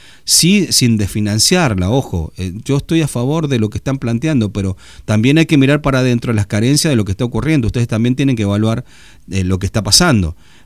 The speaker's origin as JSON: {"language": "Spanish", "country": "Argentina", "said": "yo no sé por qué como argentino le tengo que pagar el título"}